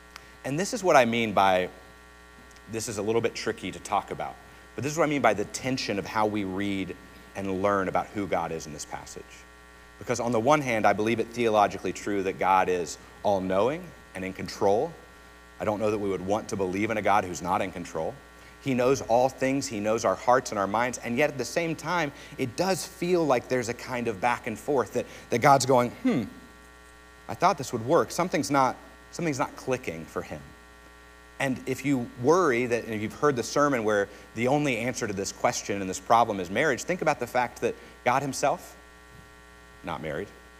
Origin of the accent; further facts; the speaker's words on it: West Virginia, United States; I'm from West Virginia. It's a trek, you know, not a lot of people. I don't know people in Texas. I don't understand Texas, that's a different story.